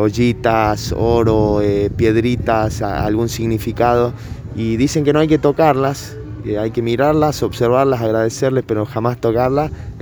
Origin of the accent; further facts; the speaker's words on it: Jujuy, Argentina; Yo soy jujeño, muralista, comunicador social y artista plástico.